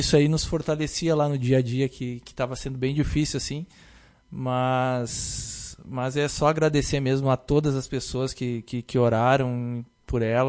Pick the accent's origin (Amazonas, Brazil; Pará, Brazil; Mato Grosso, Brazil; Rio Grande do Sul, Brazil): Rio Grande do Sul, Brazil; Nova Santa Rita; Nova Santa Rita.